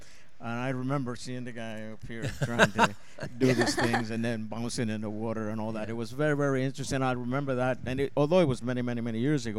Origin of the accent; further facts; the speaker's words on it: Cuba; moved away; I'm originally from Cuba.